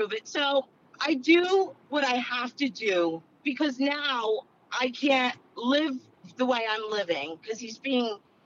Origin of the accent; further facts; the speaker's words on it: Paterson, New Jersey, United States; Quick synopsis of my life. I grew up in Patterson.